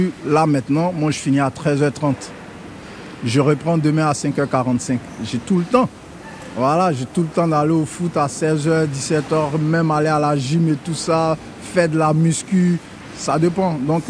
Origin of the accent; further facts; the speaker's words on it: Côte d’Ivoire; Je me présente … j'ai 38 ans, je viens de la Côte d'Ivoire, père de 3 enfants.